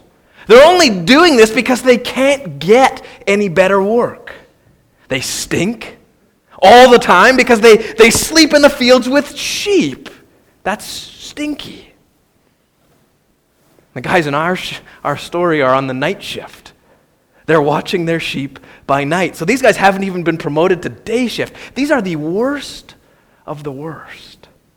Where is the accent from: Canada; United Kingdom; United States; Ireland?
Canada; We're Canadian. We don't do that.